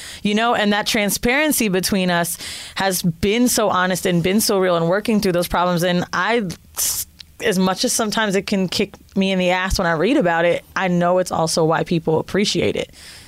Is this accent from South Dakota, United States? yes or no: no; Orlando, Florida, United States; also born or lived in San Francisco; I grew up in Orlando. No, I was born in San Fran. We moved to Miami and my mom had to have a place in Miami